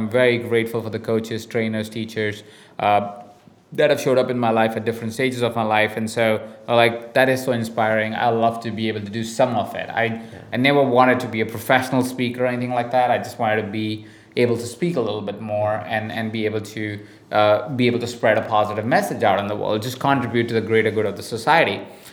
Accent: India; accent: mixed Indian; English is a second language; I do have an accent and I am from India and I can't do anything about it, right? I cannot change my accent. I know I sound very mixed accent and I don't sound very Indian.

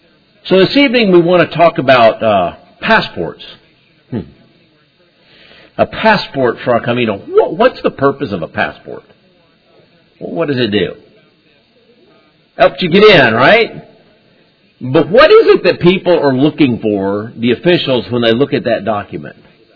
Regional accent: Honduras; moved away; also born or lived in Dallas, United States / Costa Rica; When I was two, I was born in Dallas, but we immigrated to Costa Rica for a year and then to Honduras. And so from the very beginning in Honduras, I grew up as an immigrant. I was a foreigner. And yet I felt like I was Honduran

